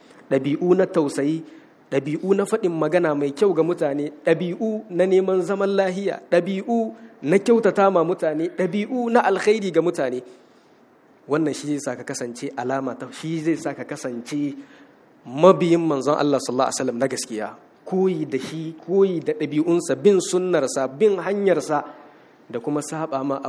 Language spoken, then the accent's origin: Arabic; Niger; اللهم أنزل أمنك وسلامتك في بلدنا النيجر